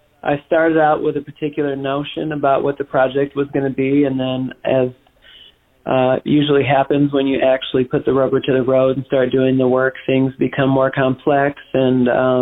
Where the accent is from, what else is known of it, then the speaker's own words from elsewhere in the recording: Detroit, Michigan, United States; Yeah, I'm originally from Detroit.